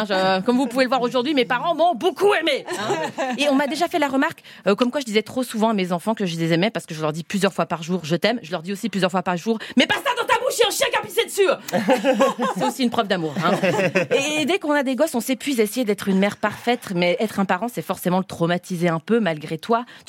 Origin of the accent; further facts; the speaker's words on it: Switzerland; Hein, déjà, elle est belge, je suis suisse.